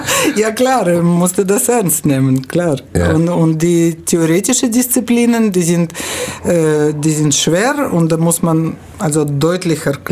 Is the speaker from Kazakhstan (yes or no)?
yes; Kazakhstan; German is a second language; moved away as an adult; Und da habe ich 18 Jahre verbracht und dann bin ich nach ehemalige Hauptstadt gegangen, Almaty, jetzt ist das nicht mehr. Und an der Grenze mit Mongolei und China, da habe ich studiert und gearbeitet auch. Und von dort bin ich 93 nach Deutschland gekommen.